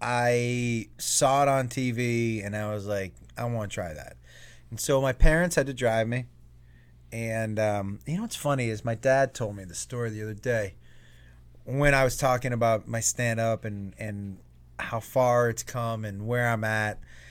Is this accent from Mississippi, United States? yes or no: no; Massachusetts, United States; I was a young man growing up in Western Mass.